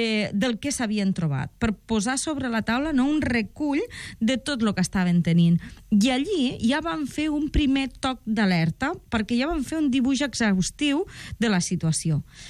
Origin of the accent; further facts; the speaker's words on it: L'Ametlla de Mar, Catalonia, Spain; i que era al meu poble, a l'Ametlla. Uh-huh. I el meu poble és, bueno, no cal que digui jo que és fantàstic